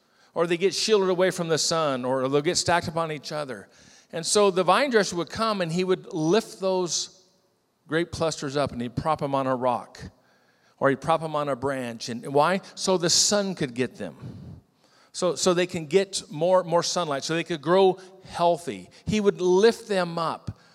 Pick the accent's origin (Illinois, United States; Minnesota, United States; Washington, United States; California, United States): California, United States; These are the grapes in the area that I grew up in the San Joaquin Valley of California. Yeah, you might recognize those. I grew up in grape country there.